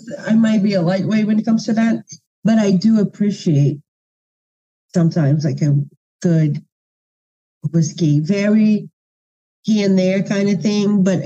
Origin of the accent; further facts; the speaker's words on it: Minas Gerais, Brazil; because we are from Minas Gerais, so we put cheese on everything.